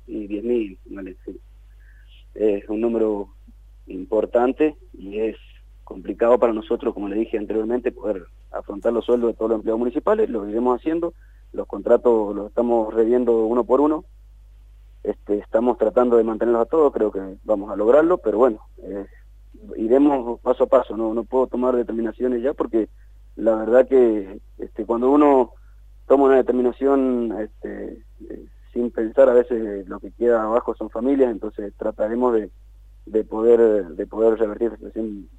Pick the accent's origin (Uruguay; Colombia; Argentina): Argentina; creemos como argentinos y como habitantes del departamento y de la provincia